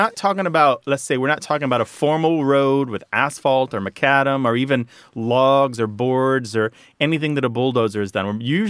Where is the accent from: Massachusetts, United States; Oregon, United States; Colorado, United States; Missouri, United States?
Missouri, United States; Now, I come from Southeast Missouri in part, and we didn't use it in Southeast Missouri, which is very, practically Kentucky.